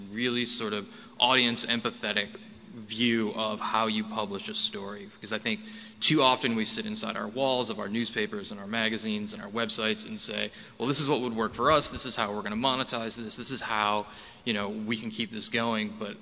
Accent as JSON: {"language": "English", "town": "Ann Arbor", "region": "Michigan", "country": "United States", "tie": "born there", "said": "I was born in Ann Arbor and started my career as an intern for the Detroit Free Press"}